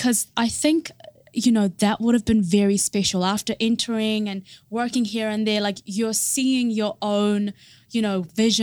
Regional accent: India; because I'm Indian.

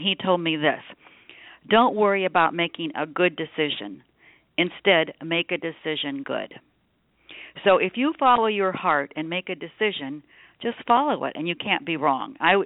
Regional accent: Nebraska, United States; I was raised in Nebraska and as a Catholic, went to Catholic grade school and high school, and from there I entered the convent.

